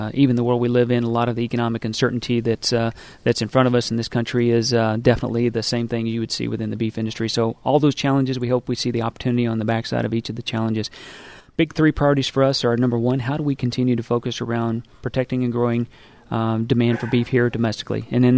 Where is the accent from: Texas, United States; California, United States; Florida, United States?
Texas, United States; Uvalde; My background, I'm originally from Uvalde, Texas, which is near the Mexico border, west of San Antonio. I was raised on a family diversified livestock operation